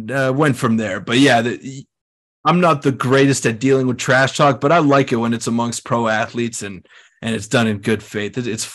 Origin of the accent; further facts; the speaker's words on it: Quebec, Canada; I grew up in Quebec, and it's mostly French. I'm one of the only English guys when I played, and not too many look like me with a beard and darker skin.